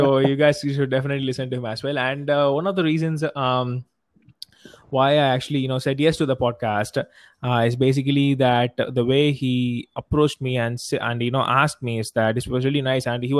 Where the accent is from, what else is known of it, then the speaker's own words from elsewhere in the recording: Tamil Nadu, India; I'm from Tamil Nadu, and I'm actually an MBA student.